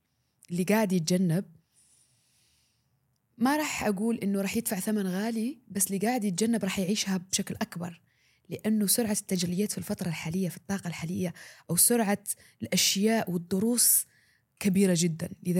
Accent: Algeria; من الجزائر، مدربة في الوعي

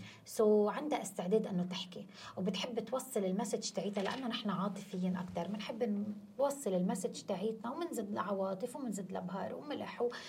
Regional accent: Syria; انا سوري عندي مشكلة يعني

